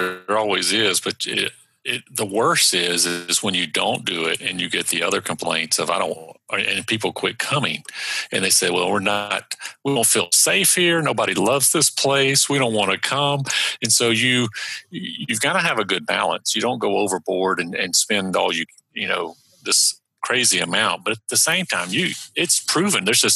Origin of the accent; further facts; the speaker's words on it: Douglasville, Georgia, United States; I was born outside of Atlanta, Georgia, in a little place. I grew up in Douglasville, Georgia. And so that's where my roots are.